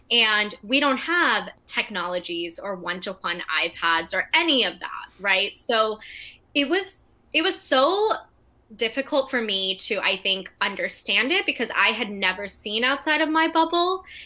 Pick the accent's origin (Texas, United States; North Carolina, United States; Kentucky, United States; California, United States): California, United States; San Diego; So I grew up in San Diego in a pretty tight-knit Indian American community.